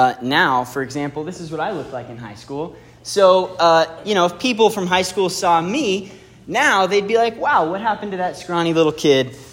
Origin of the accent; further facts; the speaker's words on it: West Coast, United States; I know I grew up far away on the West Coast, and I love getting to take people home and show them my favorite restaurants, my favorite surf spots.